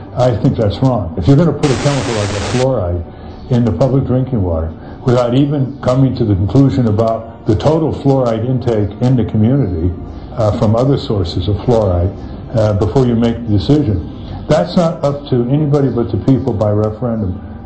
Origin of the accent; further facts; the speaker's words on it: Connecticut, United States; My hometown in Connecticut was fluoridated by a precipitous decision of a state agency